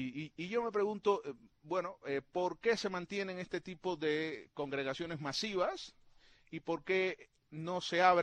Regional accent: Santiago de Cuba, Cuba; born there; en el caso de Santiago de Cuba, que tú mencionabas, la ciudad donde yo nací

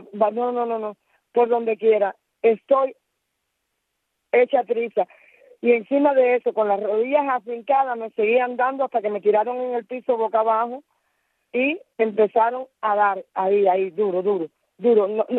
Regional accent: Cuba; porque es que yo soy cubana

